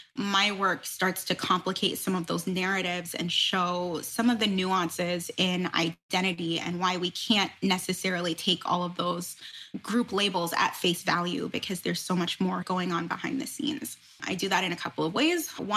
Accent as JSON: {"language": "English", "region": "Maryland", "country": "United States", "tie": "born or raised there", "also_born_or_lived": "New York", "lives_now": "Boston, United States", "said": "I grew up in Maryland and then lived in New York for about 10 years before relocating to Boston."}